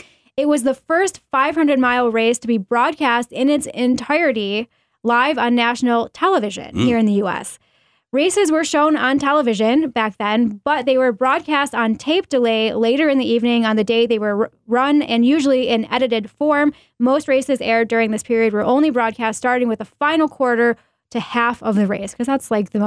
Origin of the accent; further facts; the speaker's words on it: Wayne County, United States; I don't know that I've ever talked about NASCAR or racing, which is weird because I'm from Wayne County.